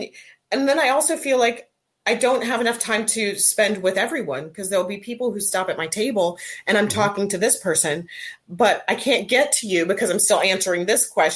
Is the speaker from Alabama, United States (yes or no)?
no; West Virginia, United States; born there; So my dad is from Ghana and my mom's from Kentucky. And I was born in West Virginia.